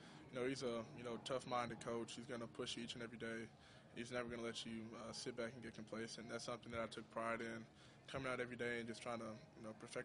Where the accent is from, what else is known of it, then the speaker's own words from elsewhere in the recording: Dallas, Texas, United States; all my family's in Dallas, and just to have the, you know, draft in my hometown